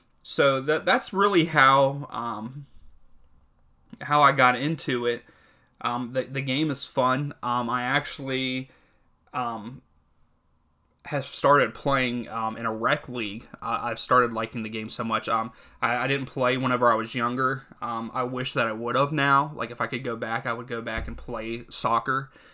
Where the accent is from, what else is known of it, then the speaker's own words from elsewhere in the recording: United States; I really should root for an MLS team. Because that's, you know, it's in my home country and it needs to grow and it is growing.